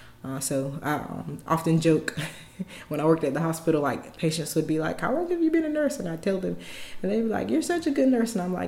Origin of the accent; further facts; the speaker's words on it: Clinton, North Carolina, United States; So I grew up in Clinton, North Carolina, and that's a very rural, a lot of farmland. Sampson County is very huge, but it's a lot of farming.